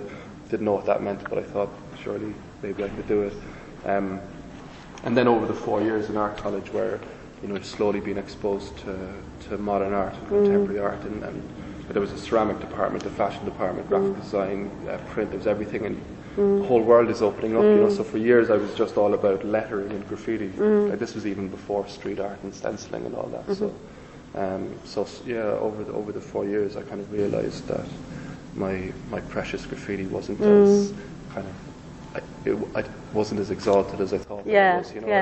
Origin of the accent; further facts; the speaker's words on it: Cork, Munster, Ireland; because I grew up in Ireland and there wasn't really a scene there. Well, there was a scene in Dublin, but I'm from Cork, which is a much smaller city, about 200,000 people